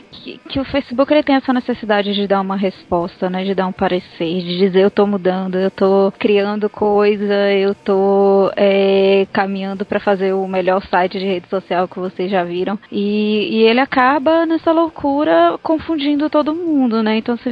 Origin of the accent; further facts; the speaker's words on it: São Paulo, Brazil; Olha, mas meu sotaque é bem pior, viu? Pior que eu sou paulista, né? Então, eu não sou de Salvador